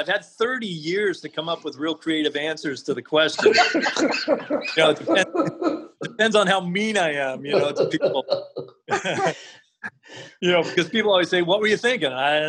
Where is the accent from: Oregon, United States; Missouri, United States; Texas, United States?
Oregon, United States; So I asked a million questions